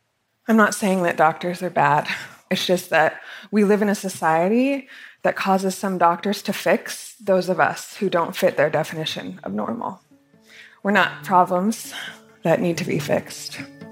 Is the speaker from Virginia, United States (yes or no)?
no; Utah, United States; born or raised there